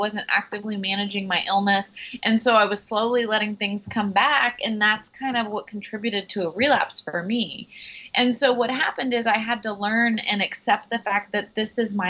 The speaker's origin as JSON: {"language": "English", "town": "Houston", "region": "Texas", "country": "United States", "tie": "born or raised there", "said": "I grew up here in Houston. It's the largest medical center in the world"}